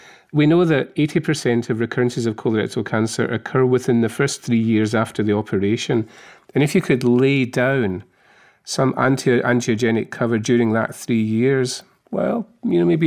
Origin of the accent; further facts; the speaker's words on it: Scotland, United Kingdom; accent: Scottish; I was sort of brought up that I'm clearly Scottish by accent and came through the medical school in Glasgow